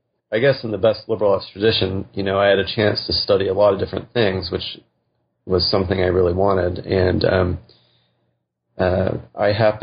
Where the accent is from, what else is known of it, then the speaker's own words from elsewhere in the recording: Texas, United States; I grew up in West Texas in the Panhandle, and I was always aware of the fact that I lived in Comanche country.